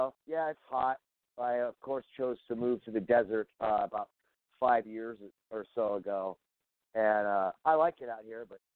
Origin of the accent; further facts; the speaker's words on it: California, United States; fortunately I am from Southern California, so I am used to warm weather